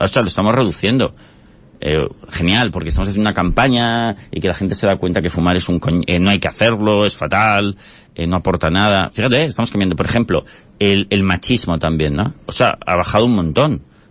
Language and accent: Spanish; Barcelona, Catalonia, Spain; Es que yo soy de Barcelona